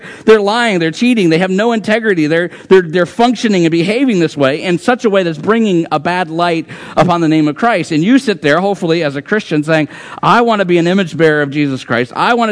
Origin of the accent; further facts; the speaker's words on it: Rockford, Illinois, United States; I said I grew up in Rockford, Illinois.